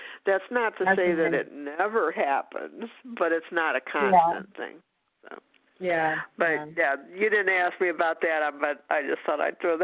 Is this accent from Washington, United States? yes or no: no; Ohio, United States; born there